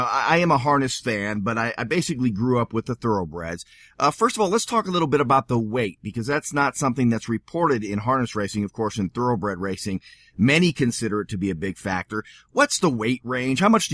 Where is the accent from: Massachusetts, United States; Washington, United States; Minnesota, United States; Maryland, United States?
Washington, United States; Seattle; of course I grew up in Seattle, and it was just so sad to see what had been such a hub.